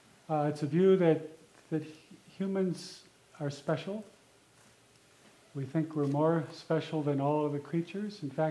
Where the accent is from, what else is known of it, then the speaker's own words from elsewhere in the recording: Arizona, United States; I'm from Arizona, and this is just sort of a recent book on water. Of course, we have water issues in Arizona.